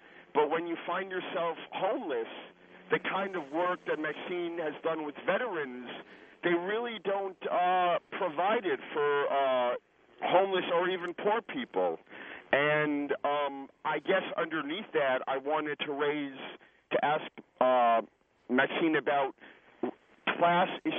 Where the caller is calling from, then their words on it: Oakland, California, United States; I'm calling from Oakland.